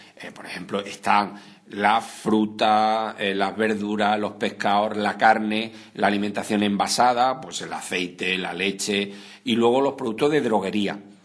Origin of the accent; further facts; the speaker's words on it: Granada, Andalusia, Spain; está curiosamente en mi tierra, en Granada.